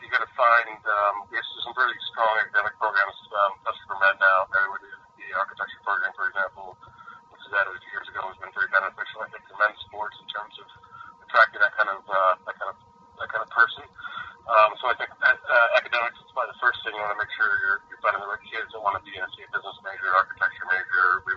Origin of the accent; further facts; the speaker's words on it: Hazleton, Pennsylvania, United States; Well, originally, my wife and I are originally from this area. We're both from Hazleton, Pennsylvania